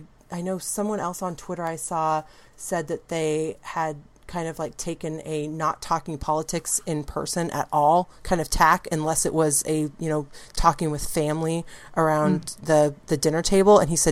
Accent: Washington, United States; And then I grew up in the Pacific Northwest.

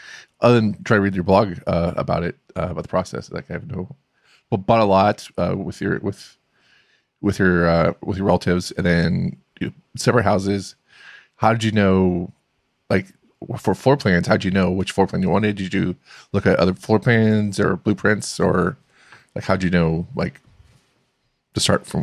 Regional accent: Florida, United States; I'm from Florida, so this is kind of like a weird thing.

